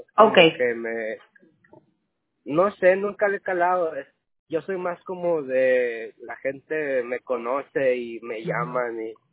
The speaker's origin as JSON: {"language": "Spanish", "country": "Mexico", "said": "yo también soy mexicano"}